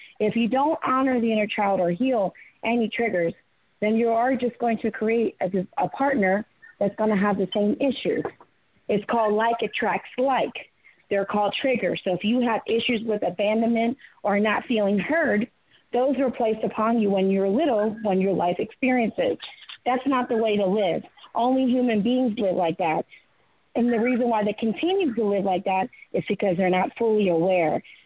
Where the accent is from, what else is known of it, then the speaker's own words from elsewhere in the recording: India; I'm from India. Go to a Hindu temple.